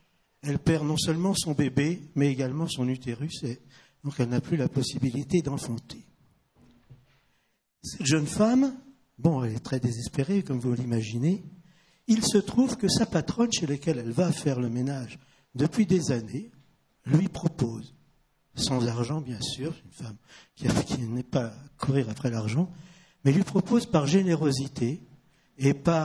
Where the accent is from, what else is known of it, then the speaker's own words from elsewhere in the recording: Île-de-France, France; Oui, moi, je suis parisien, en tout cas de la proche banlieue.